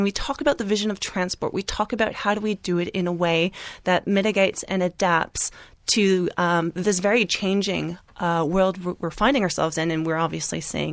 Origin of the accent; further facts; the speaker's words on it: Ontario, Canada; I'm Canadian. I grew up in a city just outside of Toronto, and Toronto is a very large metropolitan region